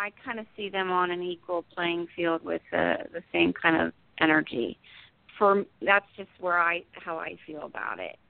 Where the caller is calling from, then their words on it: New Jersey, United States; I'm in New Jersey.